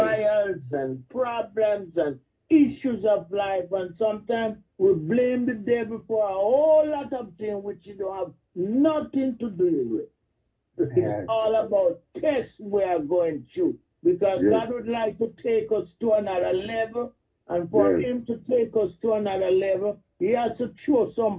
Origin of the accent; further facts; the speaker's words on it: Jamaica; I grew up in Jamaica country, and I usually go bush or field, whatever you call it, with my father.